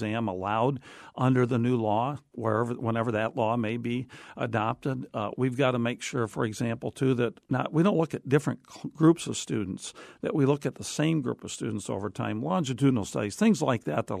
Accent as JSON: {"language": "English", "region": "Iowa", "country": "United States", "said": "I'm from Iowa. I understand. I've been to these communities."}